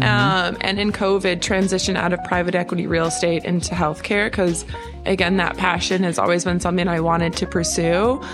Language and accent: English; Chicago, Illinois, United States; and I'm from Chicago, moved away for college and came back.